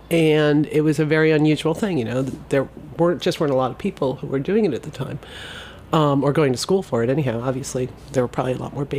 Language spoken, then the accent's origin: English; Scranton, Pennsylvania, United States; I grew up outside of Scranton, Pennsylvania.